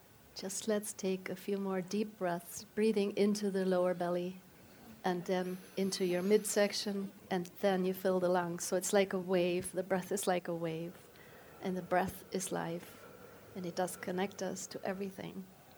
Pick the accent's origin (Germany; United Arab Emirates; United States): Germany; English is a second language; I grew up in Germany with parents that went through World War II, and they basically were very, very damaged.